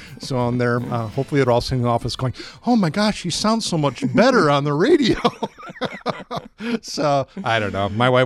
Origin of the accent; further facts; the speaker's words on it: Milwaukee, Wisconsin, United States; now in Sauk Prairie, United States; I grew up in Milwaukee and I'm in Sauk Prairie, you know, it's like, yeah.